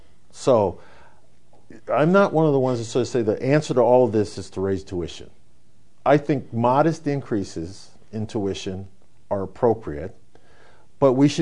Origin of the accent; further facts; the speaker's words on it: Des Moines, Iowa, United States; I'm from Des Moines. We were talking earlier about how that's changing.